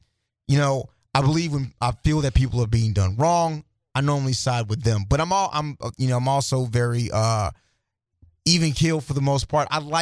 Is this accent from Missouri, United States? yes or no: yes; St. Louis, Missouri, United States; I'm from the city. I grew up in the city.